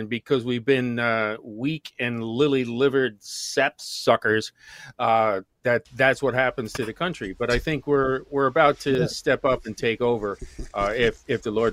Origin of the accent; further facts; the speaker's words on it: New Jersey, United States; now in New York City, United States; I'm right here in New York City. I know I'm originally from the Jersey Shore, and there was a nuclear plant down there